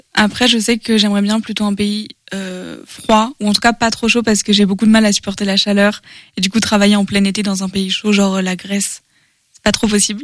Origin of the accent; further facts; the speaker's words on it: France; Alors que je suis française, ça arrive et c'est ok